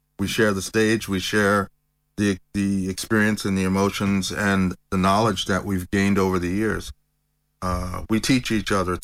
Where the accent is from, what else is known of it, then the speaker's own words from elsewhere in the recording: United States; being an American and what's going on socially in the United States has changed considerably